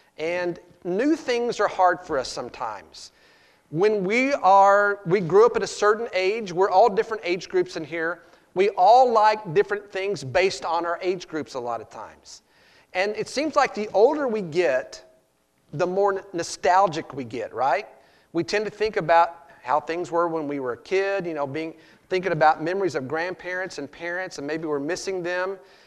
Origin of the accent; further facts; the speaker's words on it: Texas, United States; And growing up in Texas, you know, and my mom